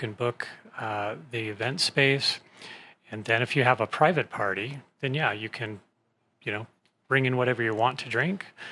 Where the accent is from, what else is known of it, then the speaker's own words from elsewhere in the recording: Ogden, Utah, United States; I grew up here in Ogden, and then my wife and I have only been back here for the last, I think it's almost 4 or 5 years.